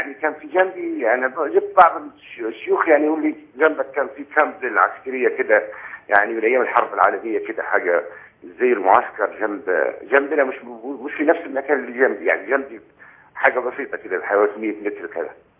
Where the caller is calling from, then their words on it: Libya; يا شيخ انا من ليبيا.